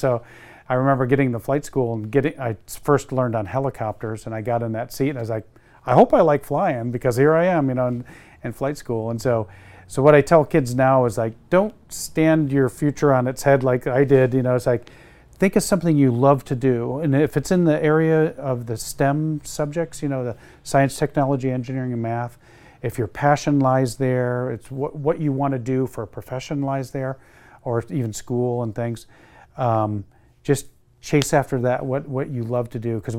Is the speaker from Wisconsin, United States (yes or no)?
no; New York, United States; I had to look down and see the Finger Lakes in New York and kind of triangulate to where my hometown is. But a very small town, very small school.